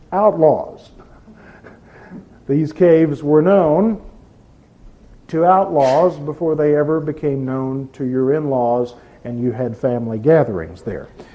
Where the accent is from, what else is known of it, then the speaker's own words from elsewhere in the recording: Texas, United States; or way out in West Texas to a very beautiful cave beyond my hometown, the Caverns of Sonora